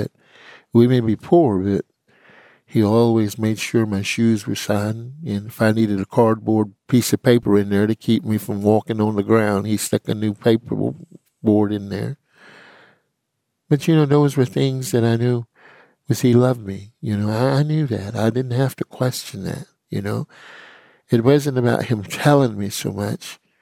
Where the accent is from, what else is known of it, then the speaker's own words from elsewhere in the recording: Oklahoma, United States; I am a full-blooded Creek Indian. I was born and raised in Oklahoma.